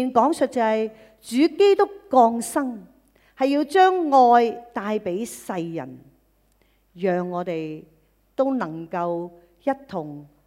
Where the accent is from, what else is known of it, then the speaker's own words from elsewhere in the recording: Hong Kong; 今天我们香港人需要的正正就是满有盼望这个的生命